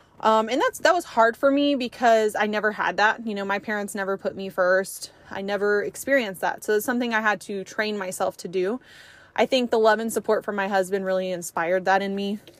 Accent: Abilene, Texas, United States; I am from Abilene, Texas. There are three main universities there.

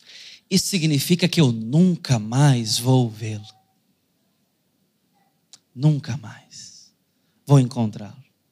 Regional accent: Sonho Verde, Brazil; Eu fui criado aqui no Sonho Verde.

